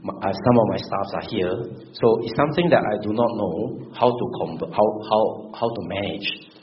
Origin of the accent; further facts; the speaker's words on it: Singapore; Being a Singaporean, living in a multi-culture, multi-religion society